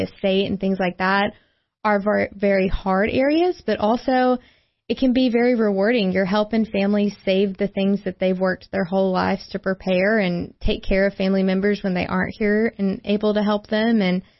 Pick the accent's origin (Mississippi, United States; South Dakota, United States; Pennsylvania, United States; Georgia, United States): Mississippi, United States; I'm originally from Mississippi, and my great-grandparents owned a furniture store.